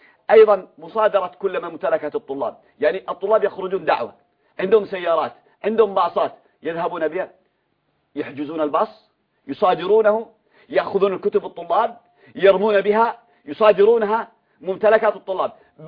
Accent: Yemen; نحن عندنا في اليمن

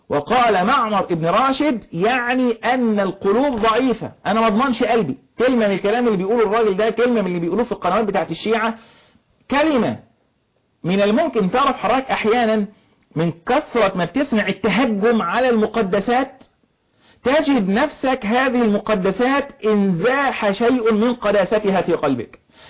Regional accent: Egypt; بلدنا مصر

